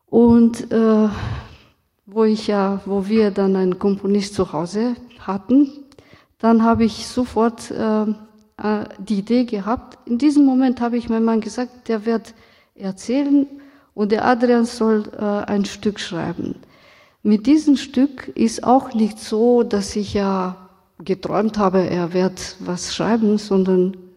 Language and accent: German; Romania; German is a second language; now in Germany; Ich bin aus Rumänien, in Rumänien aufgewachsen, und damals haben wir über die Geschichte nicht so viel gelernt. Als Romni in Rumänien